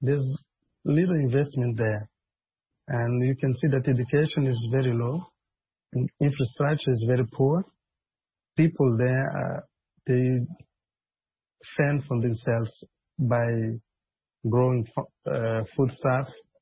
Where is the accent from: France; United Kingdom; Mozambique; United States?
Mozambique; I'm a journalist from Mozambique.